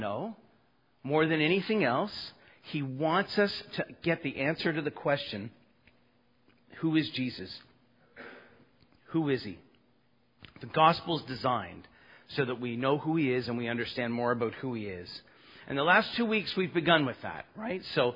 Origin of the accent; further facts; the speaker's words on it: Toronto, Ontario, Canada; So I grew up in Scarborough